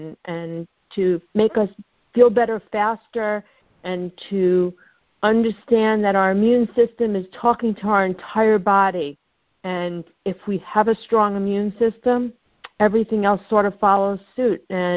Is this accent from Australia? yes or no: no; New York, United States; I am from New York